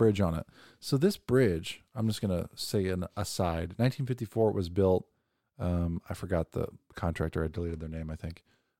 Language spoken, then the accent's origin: English; Kansas, United States; And so I hate to say that I'm from Kansas.